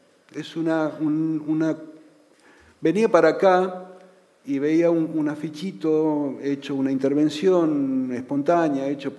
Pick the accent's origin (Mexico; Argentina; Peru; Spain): Argentina; Yo vengo de Argentina, nosotros hemos tenido una experiencia neoliberal por primera vez elegida por el pueblo